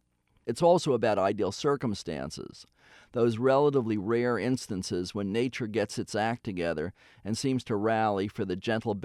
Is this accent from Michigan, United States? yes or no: no; New York City, New York, United States; I grew up in New York City and learned to skate at Woolman Rink in Central Park.